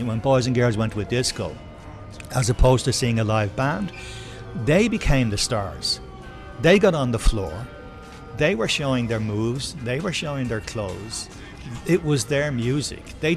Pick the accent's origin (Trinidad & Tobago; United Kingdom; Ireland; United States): Ireland; Donnybrook, Leinster; I'm originally from Donnybrook.